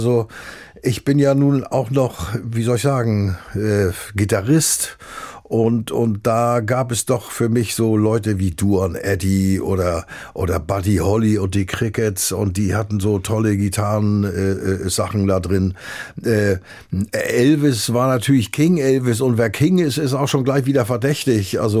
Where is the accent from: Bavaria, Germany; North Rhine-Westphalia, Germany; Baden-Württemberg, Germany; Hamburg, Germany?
Hamburg, Germany; also born or lived in Wentorf; Okay, also da bin ich jedenfalls aufgewachsen auf St. Pauli damals. Ja, auch wenn ich in Wentorf bei Schleswig-Holstein geboren worden bin, war ich und bleibe ich ein leidenschaftlicher Hamburger.